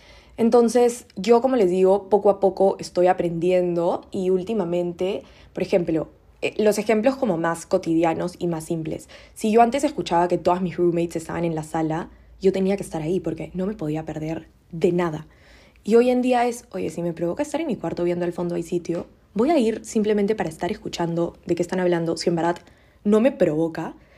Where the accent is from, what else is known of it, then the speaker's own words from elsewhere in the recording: Peru; now in Spain; yo viviendo en otro país, para quienes no me siguen, yo vivo en España y soy peruana, mi familia vive en Perú